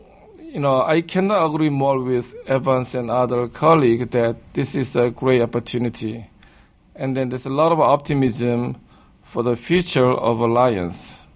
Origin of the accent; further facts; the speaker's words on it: South Korea; now in United States; I'm from Korea, but now I'm teaching at American University and I'm American citizen